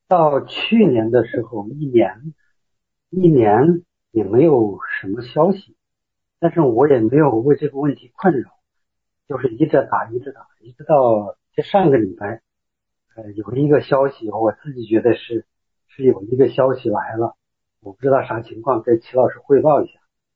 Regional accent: Xi'an, Shaanxi, China; 我介绍一下吧，我是西安的

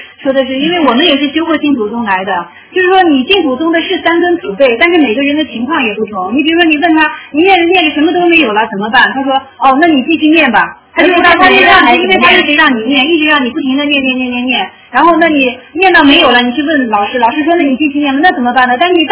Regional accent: Quanzhou, Fujian, China; 他福州的，我是泉州的。

